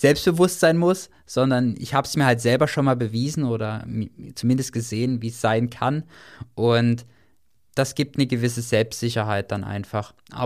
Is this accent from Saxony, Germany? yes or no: yes; Dresden, Saxony, Germany; Und dann natürlich noch das goldene Oval bei uns zu Hause in Dresden.